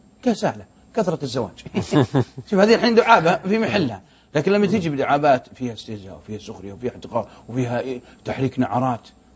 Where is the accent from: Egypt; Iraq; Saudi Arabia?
Saudi Arabia; عندنا في السعوديه